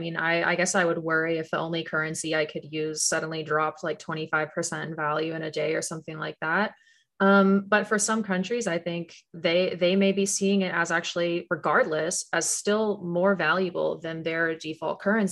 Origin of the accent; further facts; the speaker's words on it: Canada; now in United States; I grew up in Canada, and our dollar does not go as far as the US dollar